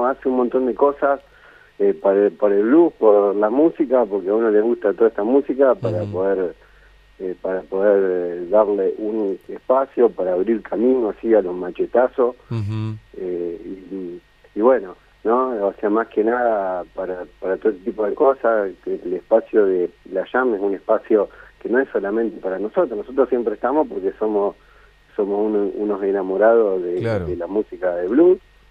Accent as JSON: {"language": "Spanish", "town": "Villa Elisa", "region": "Entre Ríos", "country": "Argentina", "moved": "as an adult", "lives_now": "Paraná, Argentina", "said": "claro que yo soy de Villa Elisa, pero ya estoy en Paraná hace 12 años."}